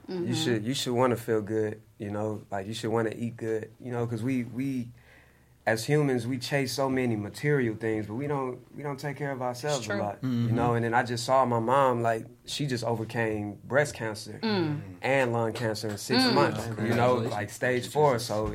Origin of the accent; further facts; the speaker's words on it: Houston, Texas, United States; I'm from Houston. H-Town.